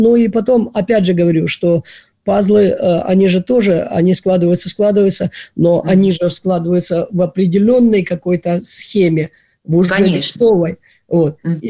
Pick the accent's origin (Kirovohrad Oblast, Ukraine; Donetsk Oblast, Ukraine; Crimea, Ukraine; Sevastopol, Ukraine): Kirovohrad Oblast, Ukraine; Kropyvnytskyi; я родом из Елисаветграда, вот, из Кировограда, из Кропивницкого сейчас.